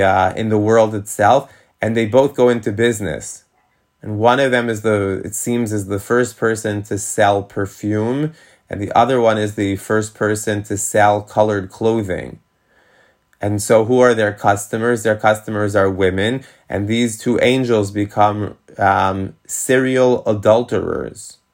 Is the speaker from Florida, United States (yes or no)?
no; Jamaica Estates, New York, United States; I grew up in Jamaica States.